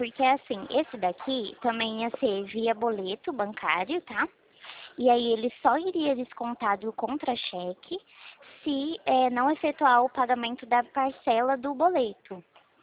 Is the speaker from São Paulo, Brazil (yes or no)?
yes; São Paulo, Brazil; eu sou aqui de São Paulo, tá?